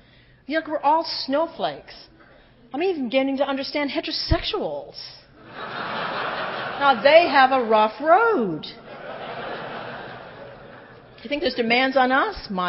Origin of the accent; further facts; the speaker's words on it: Ireland; I'm Irish. It was St. Patrick's Day, you know, yesterday